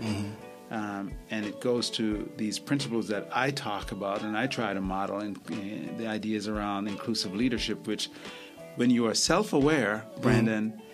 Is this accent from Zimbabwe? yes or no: no; Jamaica; now in United States; I grew up in Jamaica. I grew up in a fairly poor family and got an opportunity to come to this country